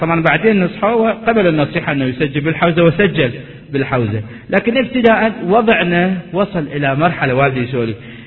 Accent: Iraq; moved away; لما طلعنا من العراق، طلعنا وإحنا وهدوبنا فقط، كلتنا الآن اللي طالعين العراق طلعنا عندما طلعنا قبل 30 سنة

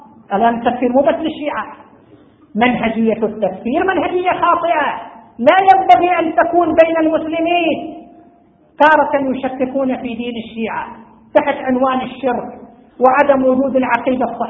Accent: Saudi Arabia; عندنا في المملكة العربية السعودية وفي مناطق من الخليج

